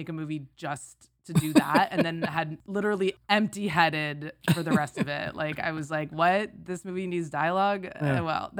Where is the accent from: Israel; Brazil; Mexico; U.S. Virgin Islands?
U.S. Virgin Islands; St. Croix; I grew up in the Virgin Islands, and I am doubtful that it came to the movie theater there. Although I did watch like every mid-90s horror movie in the theater on my home island of St. Croix.